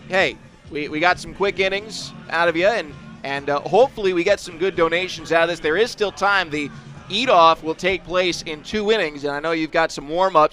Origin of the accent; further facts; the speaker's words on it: San Jose, California, United States; Joey Jaws Chestnut, who is from my hometown of San Jose